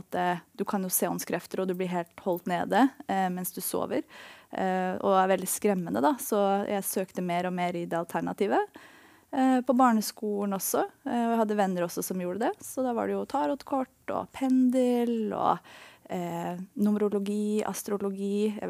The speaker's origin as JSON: {"language": "Norwegian", "town": "Tønsberg", "region": "Vestfold", "country": "Norway", "moved": "as an adult", "said": "jeg flyttet til New York etter videregående. Jeg er fra Tønsberg opprinnelig."}